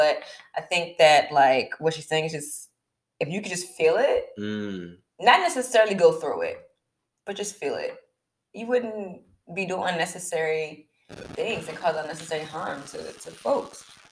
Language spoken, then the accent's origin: English; United States; or I'm gonna say America because I'm American.